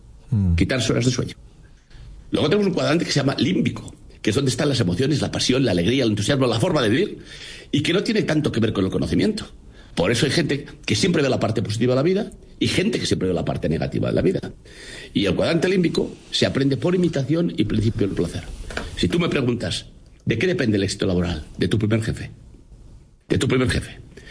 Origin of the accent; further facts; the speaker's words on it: Catalonia, Spain; first language Catalan; moved away; yo soy catalán, nací en Cataluña, y puc parlar català, que es el idioma en Cataluña, y lo aprendí, y hace 40 años estoy fuera de Cataluña, y lo aprendí de pequeño.